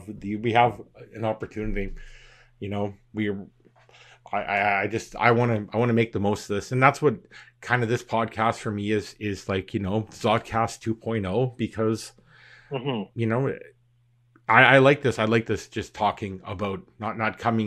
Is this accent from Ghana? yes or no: no; Canada; And I'm going to go against being Canadian, say I make no apologies about it, but I am sorry.